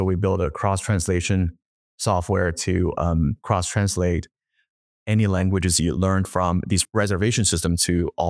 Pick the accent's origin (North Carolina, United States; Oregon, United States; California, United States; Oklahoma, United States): California, United States; San Francisco; I grew up in San Francisco in the 90s, in the mid to late 90s.